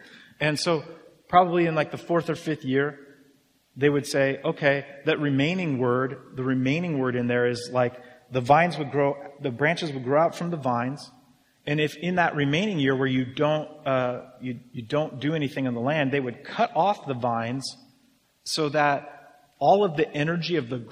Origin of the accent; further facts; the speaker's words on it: Arizona, United States; I mean, I grew up in Arizona. I grew up in the desert.